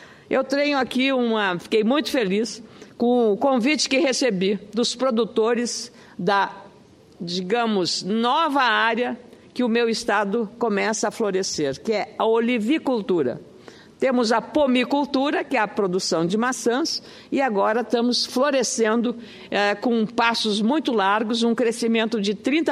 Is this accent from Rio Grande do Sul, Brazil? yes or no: yes; Rio Grande do Sul, Brazil; não é porque eu sou gaúcho, os especialistas falam isso